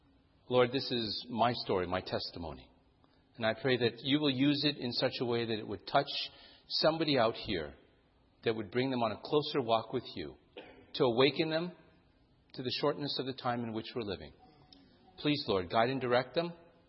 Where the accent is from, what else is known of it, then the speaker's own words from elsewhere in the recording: Toronto, Ontario, Canada; also born or lived in Singapore; That's because I grew up in Canada before I was speaking. I left Singapore before I was 2. I grew up in Toronto, Canada, which is why my English is more pure than some people who are a little south of Canada.